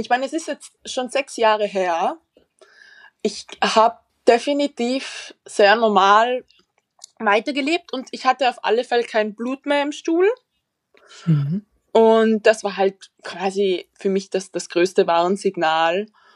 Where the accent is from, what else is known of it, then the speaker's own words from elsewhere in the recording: Tyrol, Austria; moved away as an adult; now in Vienna, Austria; Ich komme eigentlich aus Tirol und ich wollte einfach in die große Stadt.